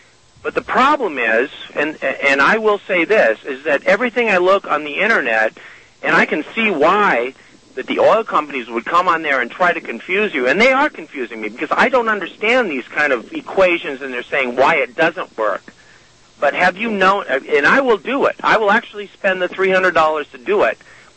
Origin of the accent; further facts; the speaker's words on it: Hollywood, California, United States; I'm from Hollywood, and I just want to give him a little critique on his commercial.